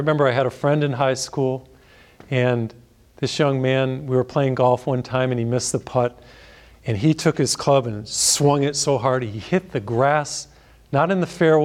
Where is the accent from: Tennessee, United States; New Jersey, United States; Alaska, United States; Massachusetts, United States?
Massachusetts, United States; I heard about a road rage incident in my home state of Massachusetts